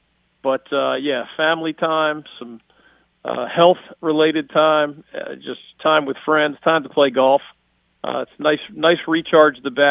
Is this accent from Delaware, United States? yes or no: no; Philadelphia, Pennsylvania, United States; now in North Carolina, United States; I mean, I grew up in Philadelphia where it's 95% pro sports, and the colleges have to do something spectacular to get in the headlines.